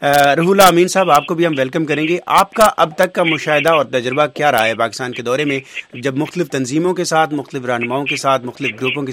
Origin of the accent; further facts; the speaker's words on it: Islamabad, Islamabad Capital Territory, Pakistan; میں خود اسلام آباد سے ہوں